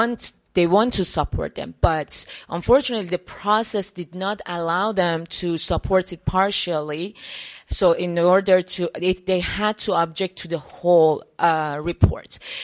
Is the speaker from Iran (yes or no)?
yes; Iran; I am from Iran